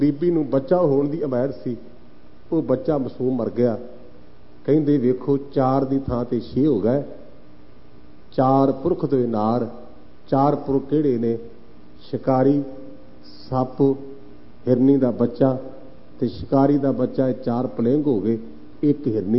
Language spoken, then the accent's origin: Punjabi; Punjab, Pakistan; ਤੇ ਕਸੂਰ ਮੇਰੇ ਪਿੰਡ ਤੋਂ ਕੇਵਲ 6 ਮੀਲ ਹੋਣਾ ਹੈ।